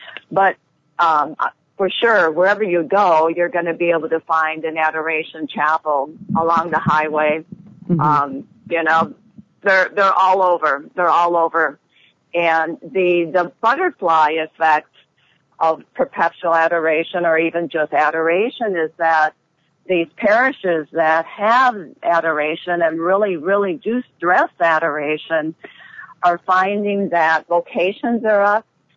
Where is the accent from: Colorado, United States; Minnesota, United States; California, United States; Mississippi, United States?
Minnesota, United States; I grew up in Minnesota, and I didn't even know that 100 miles from where I grew up